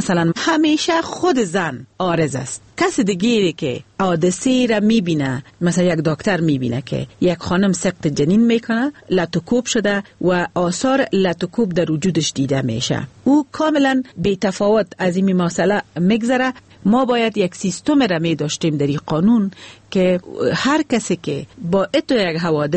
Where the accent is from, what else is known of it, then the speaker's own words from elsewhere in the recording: Afghanistan; ما افغان هستیم